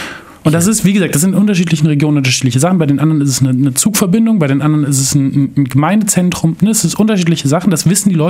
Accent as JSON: {"language": "German", "town": "Rostock", "region": "Mecklenburg-Vorpommern", "country": "Germany", "said": "weil ich kann als Rostocker den Münchnern oder auch den Ettlingern nicht sagen, ihr müsst es so und so machen"}